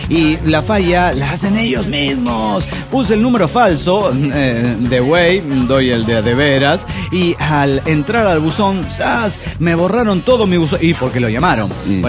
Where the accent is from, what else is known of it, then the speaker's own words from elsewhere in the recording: Mexico City, Mexico; vengo del DF mexicano